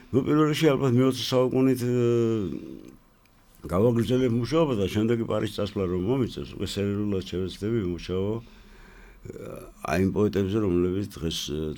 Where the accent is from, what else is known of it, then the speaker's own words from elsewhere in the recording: Batumi, Adjara, Georgia; და რჩები რა იმის იმედად, რომ აი აგერ ბათუმელი ვარ, გამომცემლობა აჭარა არის, სადაც უყვარვარ ხალხს